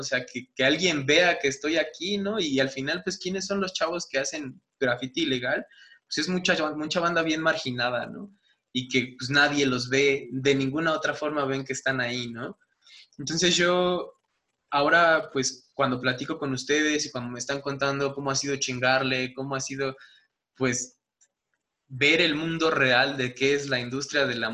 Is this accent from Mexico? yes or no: yes; Mexico; Que nos han vendido como mexicanos